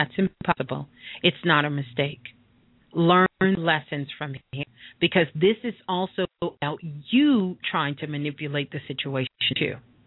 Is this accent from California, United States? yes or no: no; Brooklyn, New York, United States; born there; Brooklyn, that's where I was born.